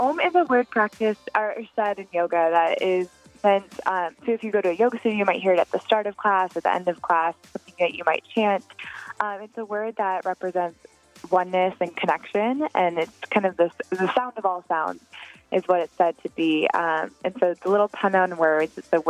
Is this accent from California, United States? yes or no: no; Seattle, Washington, United States; I grew up in Seattle, and I feel the most connected to the world